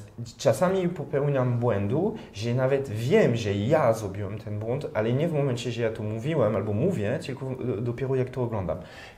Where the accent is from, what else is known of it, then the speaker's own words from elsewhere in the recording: France; first language French; Polish is a second language; now in Poland; Bo ja się urodziłem we Francji, to jest język, który mówiłem od dziecka, to jest język, który się uczyłem w szkole, to jest język, który obtaczał mnie totalnie, jak się wychowałem we Francji.